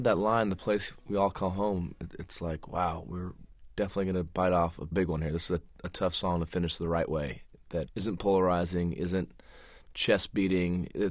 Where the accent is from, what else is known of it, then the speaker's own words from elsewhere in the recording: Arizona, United States; Arizona with Gabby Giffords. That had happened about 4 days earlier, and just that had, for me, being my home state, just that invokes so many different feelings of anger and questions of why